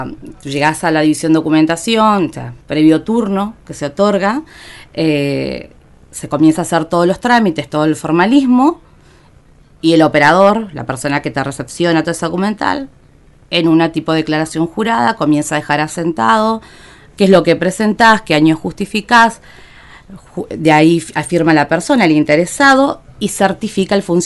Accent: Tierra del Fuego, Argentina; Por ejemplo, yo que soy nativa de acá, si quiero justificar mi residencia

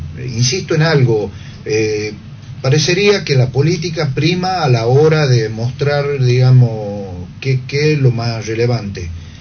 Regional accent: Tafí Viejo, Tucumán, Argentina; Nosotros los tafiseños tenemos algo. Somos de Tafí Viejo y queremos volver a Tafí Viejo.

